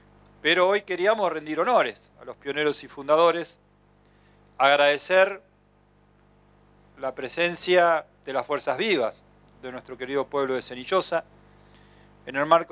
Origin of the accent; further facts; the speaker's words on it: Neuquén, Argentina; recordaba allí en Neuquén, yo soy de Neuquén, decíamos la barda, el alto y el bajo.